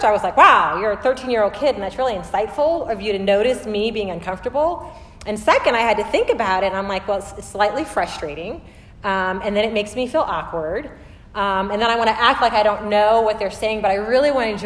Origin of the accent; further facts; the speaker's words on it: Germany; I do not speak Spanish. I grew up in Germany, so I learned German.